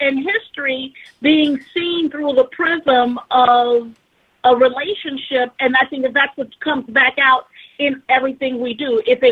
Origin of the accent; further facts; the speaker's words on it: Chicago, Illinois, United States; Angela is from Detroit and I'm from Chicago